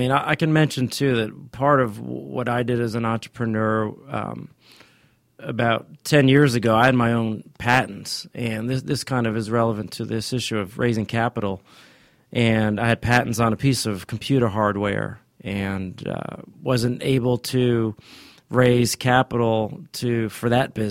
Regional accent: New York City, New York, United States; New York City. Well, it was a blast to grow up there. It was an adventure every block.

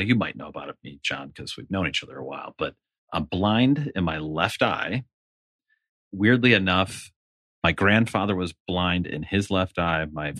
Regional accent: Crystal Lake, Illinois, United States; Let's see, hometown. I grew up in Crystal Lake, Illinois, about 40 miles northwest of Chicago.

